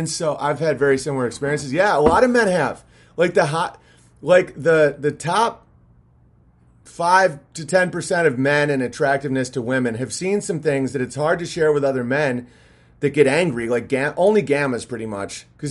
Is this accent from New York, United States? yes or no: yes; New York City, New York, United States; I grew up in New York City, had a very similar experience as BB minus the showbiz